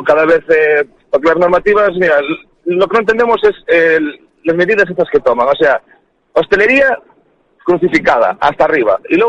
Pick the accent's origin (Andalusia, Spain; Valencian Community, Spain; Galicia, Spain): Galicia, Spain; yo soy del Ribeiro, pertenezco al vino Ribeiro